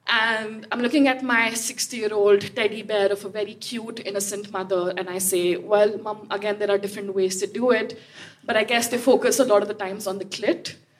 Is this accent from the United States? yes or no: no; India; A few years ago, my mum from India was visiting me. I'm Indian.